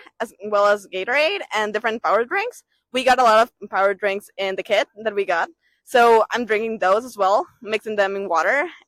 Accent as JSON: {"language": "English", "country": "Ecuador", "said": "and I'm from Ecuador."}